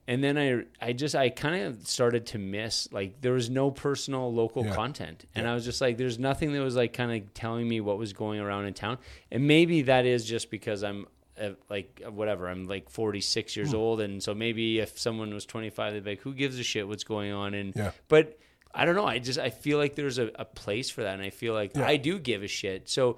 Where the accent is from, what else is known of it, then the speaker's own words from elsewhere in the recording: Red Deer, Alberta, Canada; When I was a kid, I grew up in Red Deer and we had a local news station